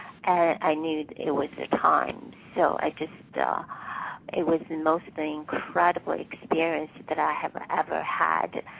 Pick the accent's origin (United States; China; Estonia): China; English is a second language; moved away as an adult; I grew up in China. I came here when I was 20s. And English is my second language.